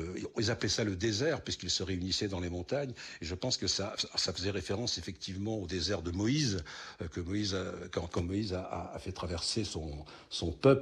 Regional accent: Alès, Occitanie, France; born there; je suis né à Alès. Ma famille est partagée entre la famille du côté paternel de la Lozère du Nord, ce qu'on appelait le Gévaudan avant, oui. et le côté maternel, la Lozère du Sud

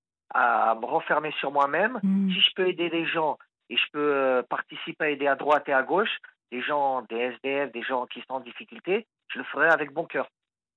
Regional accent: Portugal; j'ai fait un espèce de stage que j'ai fait chez moi au Portugal et tout.

